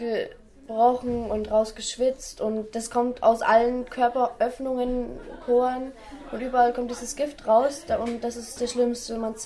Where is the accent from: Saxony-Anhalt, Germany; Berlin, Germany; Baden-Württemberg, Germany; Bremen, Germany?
Berlin, Germany; ich komme aus Berlin-Kreuzberg und ich war früher mal drogenabhängig.